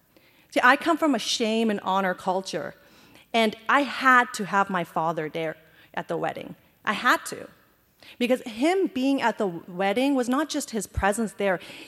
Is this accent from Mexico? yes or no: no; Canada; also born or lived in Afghanistan / Iran / India; My family fled Afghanistan during the Soviet invasion, and we fled to Iran, and then I was moved to India, and then we finally got to Canada as refugees.